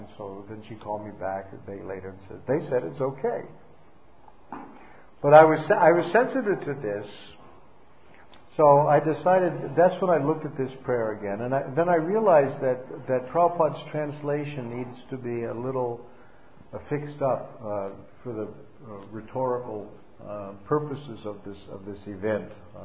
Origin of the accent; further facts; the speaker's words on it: United States; I look at the color of my skin. I'm an American guy, you know.